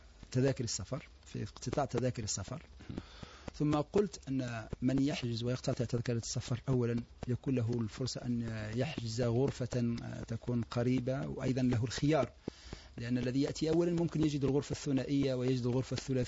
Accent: Algeria; هذا الإجراء الذي دخلناه نحن كجزائريين اختياريا بتوجيه من دولة الوزير الأول

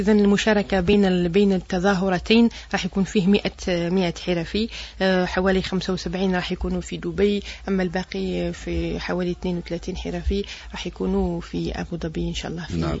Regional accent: Algeria; يأتيوا بهذه الأفكار ويطبقوها هنا عندنا في الجزائر

